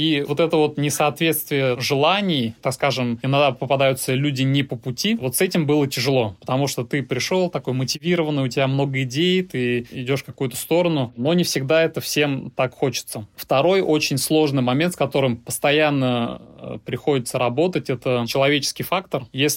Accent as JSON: {"language": "Russian", "town": "Nizhnekamsk", "region": "Tatarstan", "country": "Russia", "tie": "born or raised there", "lives_now": "Kazan, Russia", "said": "6 лет работал в городе Нижнекамске, это мой родной город, учителем математики"}